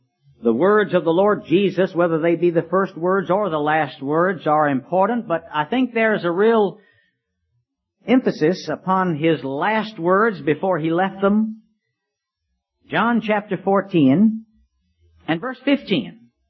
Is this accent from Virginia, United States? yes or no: yes; Richmond, Virginia, United States; this Grace Chapel in Richmond, Virginia, my hometown.